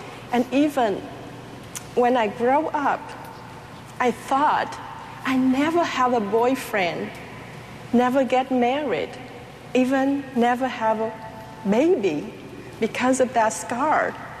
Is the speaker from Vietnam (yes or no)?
yes; Vietnam; English is a second language; As a Vietnamese children, a child, I was raised in the Cao Dai religion in Vietnam.